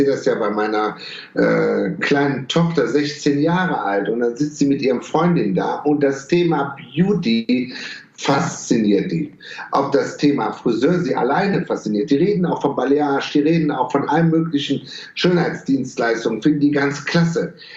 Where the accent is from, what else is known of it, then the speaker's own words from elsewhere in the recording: Düsseldorf, North Rhine-Westphalia, Germany; Ich bin Düsseldorfer